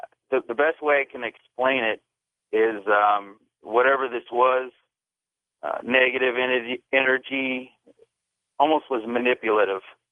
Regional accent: Wyoming, United States; moved away; I've always been a pretty positive kid growing up in Wyoming. Moving to Nebraska, you know, I had some challenges and whatnot.

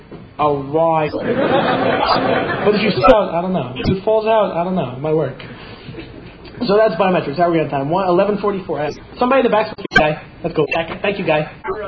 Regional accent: New Jersey, United States; I'm from Jersey. I don't get decent water anymore.

